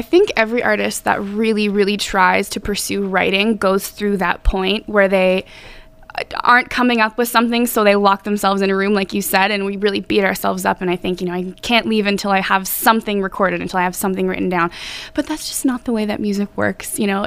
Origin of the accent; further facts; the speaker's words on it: Ottawa, Ontario, Canada; Well, I am 22 years old. I hail from Ottawa, Ontario, and I have been singing pretty much my whole life.